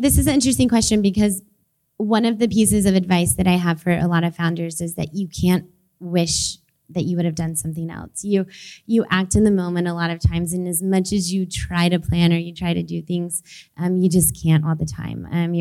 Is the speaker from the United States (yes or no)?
yes; Louisiana, United States; born there; I was born in Louisiana, and it sounds like for anyone that's from Louisiana